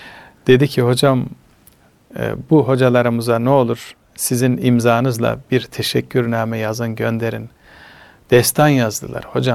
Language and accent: Turkish; Ordu, Turkey; Mesela ben Orduluyum.